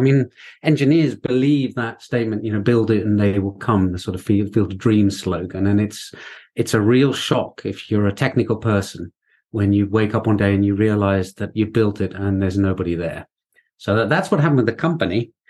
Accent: England, United Kingdom; now in Finland; I live in Finland, although I'm English

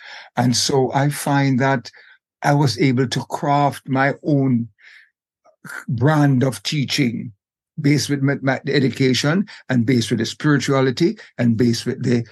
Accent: Jamaica; moved away; also born or lived in Bahamas; So growing up in Jamaica was very exciting to me.

